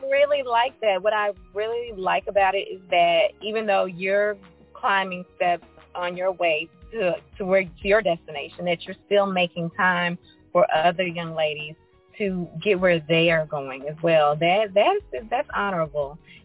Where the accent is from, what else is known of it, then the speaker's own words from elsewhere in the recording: Dallas, Texas, United States; we're originally from Dallas, Texas